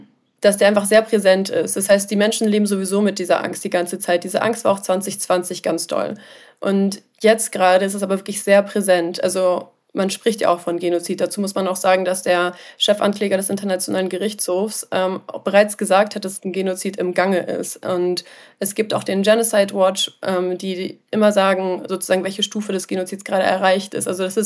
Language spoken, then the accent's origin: German; Germany; wenn ich sage, ja, ich komme aus Deutschland, ich irgendwie komme aus Europa